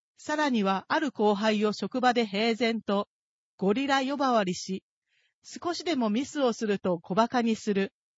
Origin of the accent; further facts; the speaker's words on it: Kagawa, Japan; 私は香川県で生まれ育ちました。公務員の父と母、兄、姉、私の5人家族です。若い頃に父が霊友会に入会したことで、私たちも教えにつなが